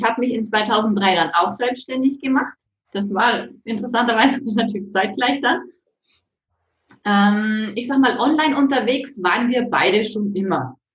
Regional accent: Bavaria, Germany; moved away as an adult; Wir stammen ursprünglich eben aus dem Fichtelgebirge in Nordbayern, sind jetzt dann letztes Jahr erst eben jetzt hier nach Südbayern gezogen

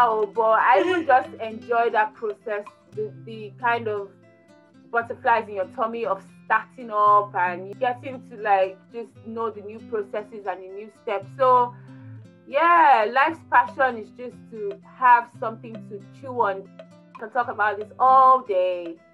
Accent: South East, Nigeria; also born or lived in United Kingdom; I hail from Southeast Nigeria, Igbo land. I did my uni in University of York and then University of Nottingham.

